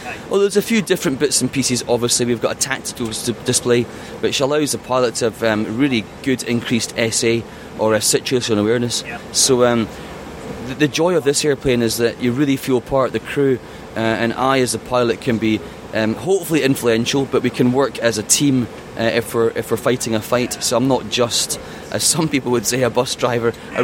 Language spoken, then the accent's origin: English; United Kingdom; Quite a joy to be afforded that opportunity as a British person flying a US Navy aeroplane